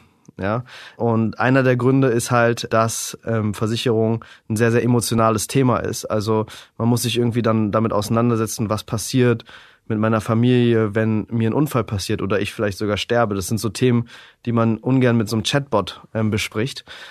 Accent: Berlin, Germany; Ja, also ich bin aufgewachsen hier in Berlin.

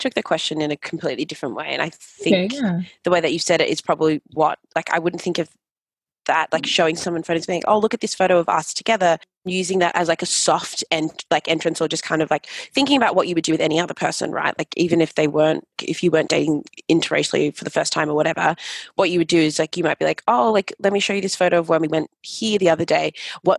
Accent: Sydney, New South Wales, Australia; I was like, well, I grew up in Sydney, but yes, like I am from Ghana

